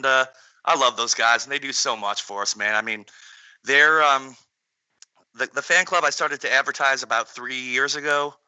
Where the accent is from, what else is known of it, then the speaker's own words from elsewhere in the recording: Detroit, Michigan, United States; And you know, we're from Detroit, so of course